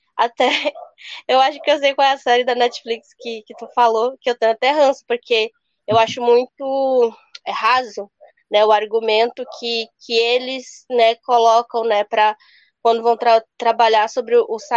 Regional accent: Manaus, Amazonas, Brazil; Eu penso muito assim também aqui no sul, né, onde eu tô morando. Eu sou nortista também, sou de Manaus. Também já nasci na cidade

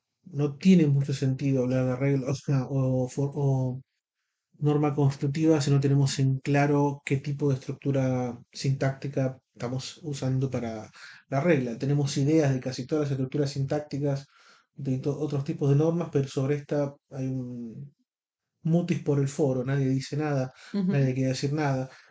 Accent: Buenos Aires, Argentina; yo soy argentino, nací en Buenos Aires, año 81.

